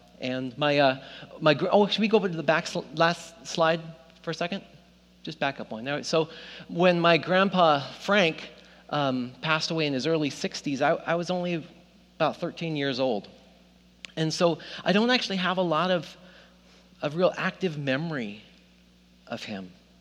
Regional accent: Nelson, British Columbia, Canada; I grew up in Nelson, B.C.

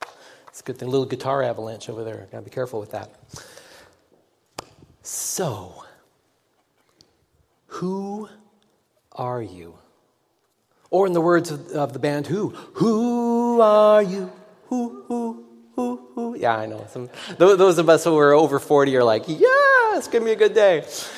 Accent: Canada; born there; Now, I was born in Canada, the son of a U.S. citizen and a U.K. citizen who met at the University of Washington and then settled in British Columbia. So, I am a citizen of two nations.

